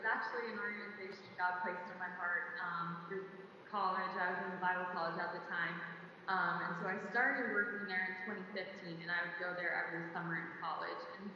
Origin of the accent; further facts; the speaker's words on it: Lexington, United States; I grew up in Lexington, so original native from there, and I grew up in Southland.